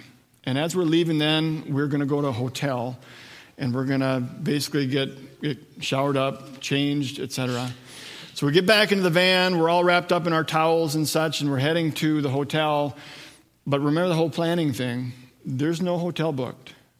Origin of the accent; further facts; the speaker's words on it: Wadena, Minnesota, United States; I grew up in the Wadena area, so central Minnesota.